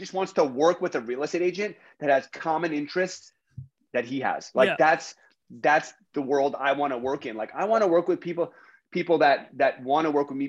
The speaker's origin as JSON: {"language": "English", "region": "California", "country": "United States", "said": "Yeah, the might be seem a little excessive, but I'm like, I'm from Orange County or I'm from OC."}